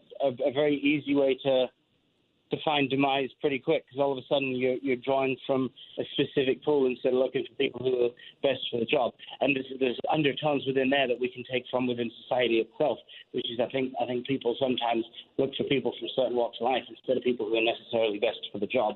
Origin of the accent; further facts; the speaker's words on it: England, United Kingdom; But it's been a confusing story because while we are an English band of English people, we have done pretty much all of the work in the U.S.